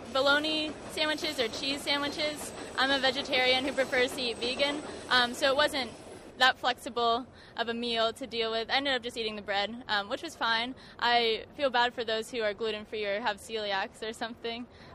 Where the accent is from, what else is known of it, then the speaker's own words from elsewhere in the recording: California, United States; I'm originally from California, outside of San Francisco area, and now I'm living in North Carolina